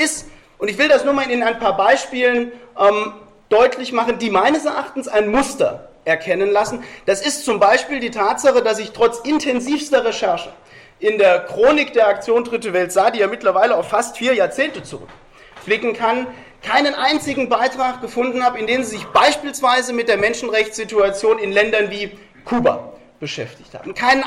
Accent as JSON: {"language": "German", "country": "France", "said": "Als Franzose, der ich bin, das kommt ja noch erschwerend hinzu, habe ich in Frankreich immer dann, wenn ich durfte"}